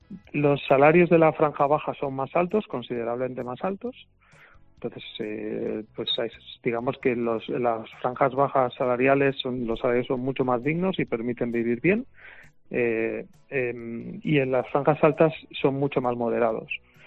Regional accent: Spain; soy lo que soy, ¿no? Quiero decir, no voy a cambiar, soy español y no me desvinculo de mi origen y de lo que soy

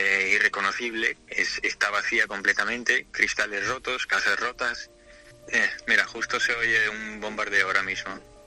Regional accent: Kharkiv, Kharkiv Oblast, Ukraine; Kharkov es mi ciudad natal. Yo amo muchísimo esta ciudad. Es una ciudad completamente pacífica. Siempre hemos sido famosos por nuestras universidades.

